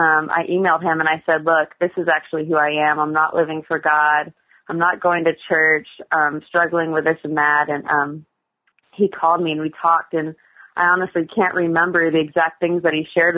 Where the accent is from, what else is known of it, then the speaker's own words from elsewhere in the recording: Newport Beach, California, United States; I grew up in Newport Beach and went to school in San Diego. So growing up and living in Southern California for most of my life